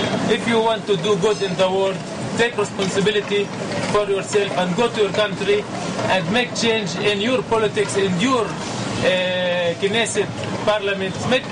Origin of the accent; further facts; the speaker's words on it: Israel; Okay, I am from Israel too.